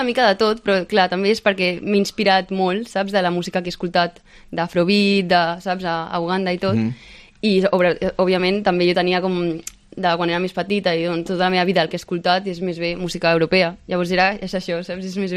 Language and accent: Catalan; Ethiopia; vaig poder anar a Gàmbia, a Etiòpia, que és d'on jo soc.